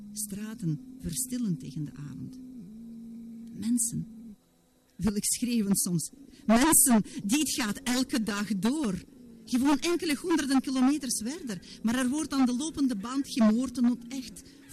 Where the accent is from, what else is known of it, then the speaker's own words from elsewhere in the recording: Russia; Stel dat ik merk dat ze weten dat ik van Rusland kom.